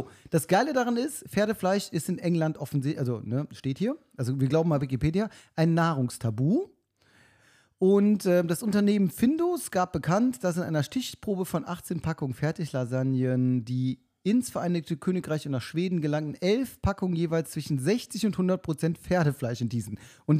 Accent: Rhineland, Germany; Ich als Rheinländer

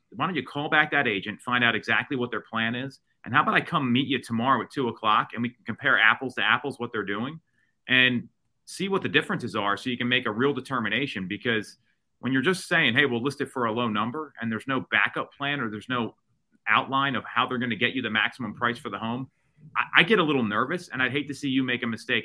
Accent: Philadelphia, Pennsylvania, United States; I'm from Philly.

